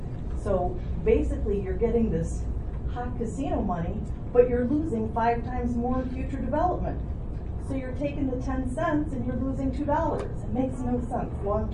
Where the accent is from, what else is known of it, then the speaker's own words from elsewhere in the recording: United States; I'm from Crook County. I know it when I smell it.